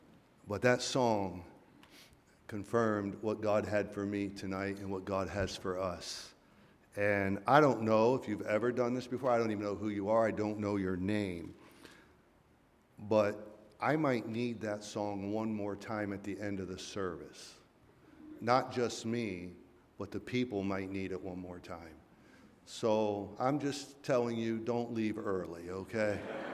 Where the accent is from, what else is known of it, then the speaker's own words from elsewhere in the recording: Michigan, United States; I'm from northern Michigan. Both Beverly and I grew up near the Traverse City, Mackinac area.